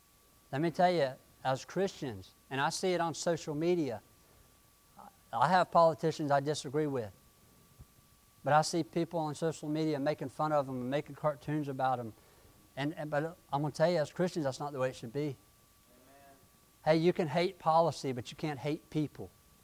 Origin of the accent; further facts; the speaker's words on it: Florida, United States; I grew up in Florida. And when I was a teenager, I spent a lot of my time in the woods, being a boy, climbing trees, running through barefoot, running through thorns.